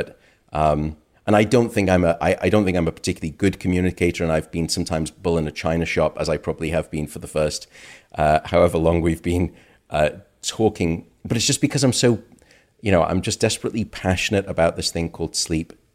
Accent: United Kingdom; My home country, the UK, it was over $50 billion.

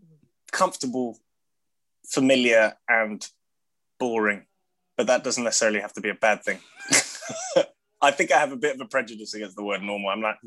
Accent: London, United Kingdom; born there; I was like, "I was born in London."

